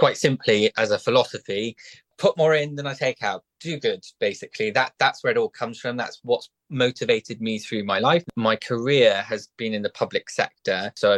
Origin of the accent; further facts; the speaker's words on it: Plymouth, South West England, United Kingdom; So I was born in Plymouth in Devonport, an area which experiences a lot of has experienced a lot of those sort of antisocial behaviour